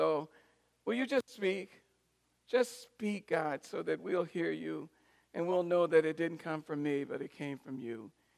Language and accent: English; Chicago, Illinois, United States; "It's really cool to be back to Chicago. This is my home."